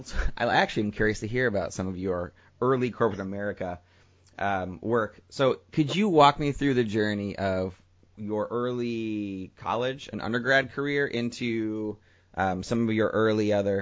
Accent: Indiana, United States; I'm from Indiana, so yes, it definitely is a city.

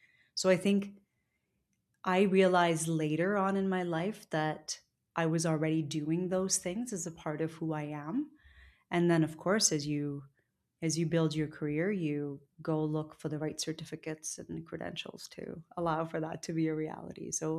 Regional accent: Lahore, Punjab, Pakistan; now in United States; I come from the Gujar clan, which is people of the milk. And so they would go door to door in our small community in Lahore, Pakistan, distributing milk.

